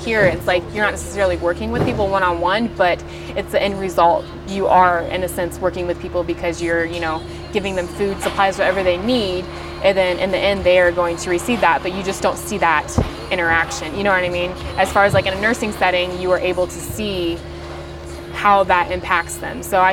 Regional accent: Greencastle, Indiana, United States; I am from Greencastle, Indiana, small town.

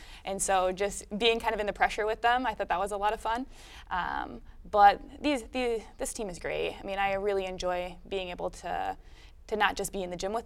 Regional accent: Muncie, Indiana, United States; And I'm from Muncie and I've lived here all my life, and being able to continue to make that type of impact in the community I grew up

